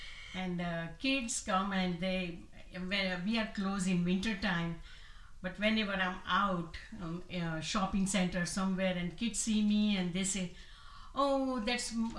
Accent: Ahmedabad, Gujarat, India; now in Columbus, United States; Yes, I'm from Ahmedabad, Gujarat.

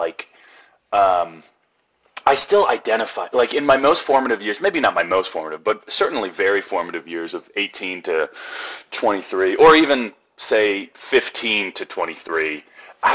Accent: Wilmington, Delaware, United States; I'm from Wilmington, Delaware, born and bred, 18 years, pure delight and also torment.

